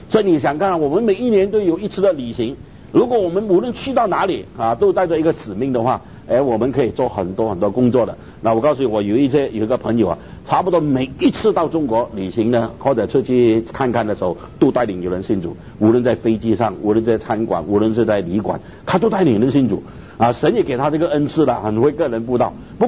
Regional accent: Malaysia; 是我是在马来西亚，我住在马来西亚，我算不算这个宣教士？

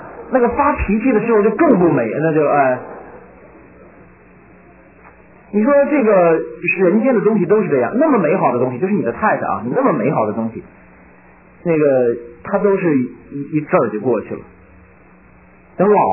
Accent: China; 我们小时候在农村的时候啊，在中国大陆

